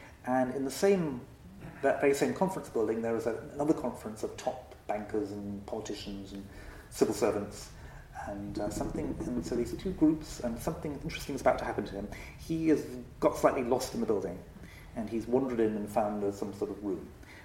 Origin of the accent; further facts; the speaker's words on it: London, United Kingdom; I guess I'm from London, the big capital. I've always lived in big cities.